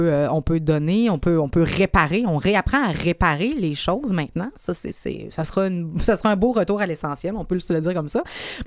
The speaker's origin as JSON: {"language": "French", "town": "Quebec City", "region": "Quebec", "country": "Canada", "said": "Moi, je viens de Québec."}